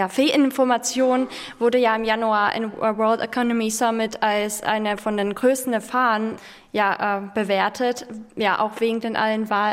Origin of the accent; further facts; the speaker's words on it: Latvia; Also ich habe festgestellt, dass wirklich viele wirklich gar nicht wissen, wie es da bei uns in Lettland ist.